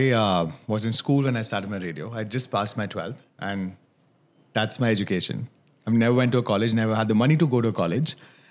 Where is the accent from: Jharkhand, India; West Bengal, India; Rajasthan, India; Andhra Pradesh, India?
Rajasthan, India; Jodhpur; I'm from Jodhpur.